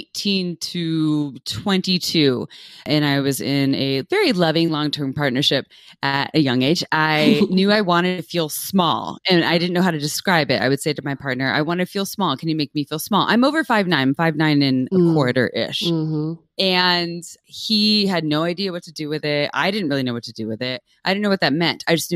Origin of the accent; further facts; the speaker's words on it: Santa Cruz, California, United States; I was raised in Santa Cruz, California, so like a little more progressive.